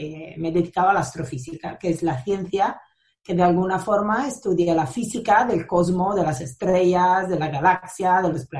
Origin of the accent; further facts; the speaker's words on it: Italy; Spanish is a second language; also born or lived in Netherlands; en Roma, aunque mi mamá es iraní y mi padre es medio italiano, medio argentino, entonces soy italiana más bien por casualidad, pero sí, me siento italiana.